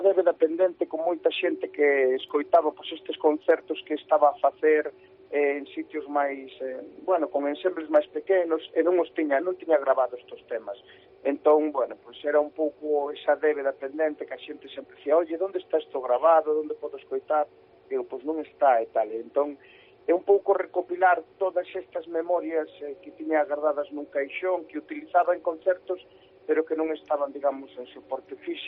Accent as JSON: {"language": "Galician", "town": "Lugo", "region": "Galicia", "country": "Spain", "said": "para min como lucense, pues, é algo que me enche de orgullo"}